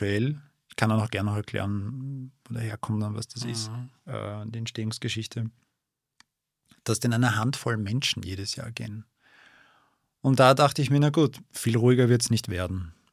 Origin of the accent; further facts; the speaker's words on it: Vienna, Austria; Ich bin ein Stadtkind, ich bin Wiener